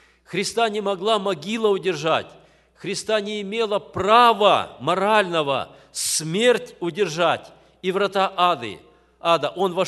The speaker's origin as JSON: {"language": "Russian", "country": "Kyrgyzstan", "tie": "born or raised there", "said": "Знаете, я вырос в Киргизии, у нас там горы были не лесом поросшие"}